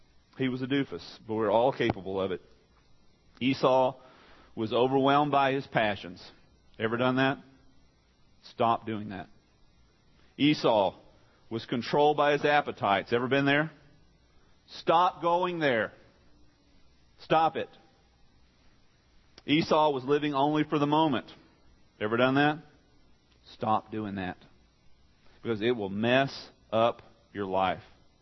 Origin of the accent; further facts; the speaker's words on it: Texas, United States; I'm a redneck from East Texas.